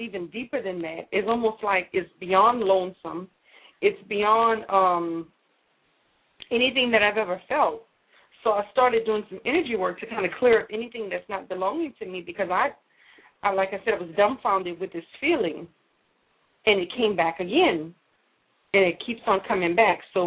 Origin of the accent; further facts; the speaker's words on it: Louisiana, United States; I'm from Louisiana.